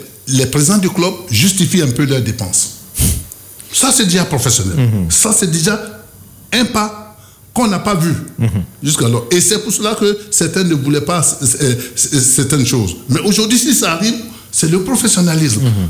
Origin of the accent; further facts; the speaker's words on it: Côte d’Ivoire; Nous sommes tous des Ivoiriens. Nous sommes les mêmes qui allons nous retrouver après.